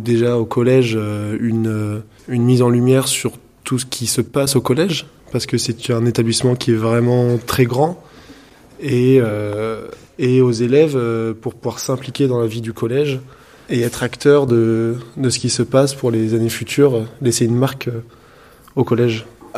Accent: Concarneau, Brittany, France; j'ai 22 ans, je viens de Concarneau

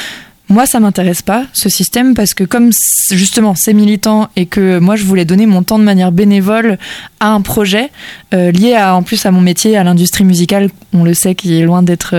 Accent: England, United Kingdom; French is a second language; Je brûle plus, je ne bronze pas. Je suis anglaise.

